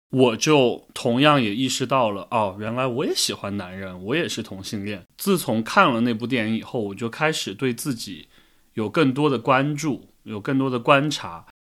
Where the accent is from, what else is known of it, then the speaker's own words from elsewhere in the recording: Sichuan, China; 我出生成长在四川的一个相对的一个小城市，然后那里的生活节奏很慢，大家也都有自己相对封闭的圈子